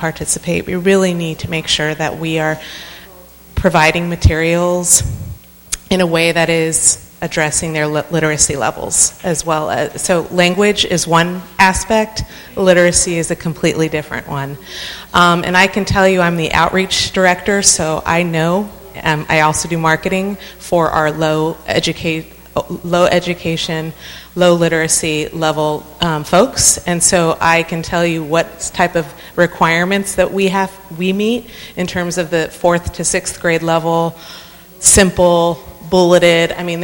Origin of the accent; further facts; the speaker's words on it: Chula Vista, California, United States; I just wanted to mention, I'm born and raised in Chula Vista, and I left for a while, and I just recently bought a house here, so I'm back